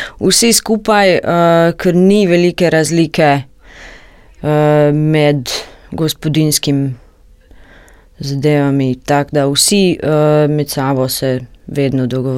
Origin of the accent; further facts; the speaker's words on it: Zagreb, City of Zagreb, Croatia; Slovenian is a second language; Sem iz Zagreba. Delam na letališču v Zagrebu in začela sem se učiti slovensko, ker imam fanta v Ljubljani.